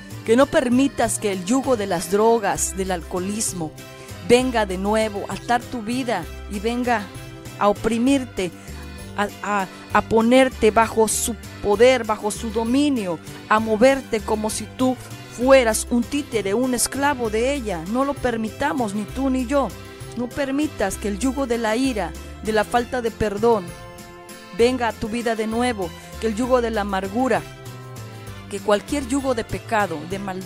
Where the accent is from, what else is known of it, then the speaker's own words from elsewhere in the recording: Mexico; Por ejemplo, nosotros como mexicanos, todos los que nacimos después de esos acontecimientos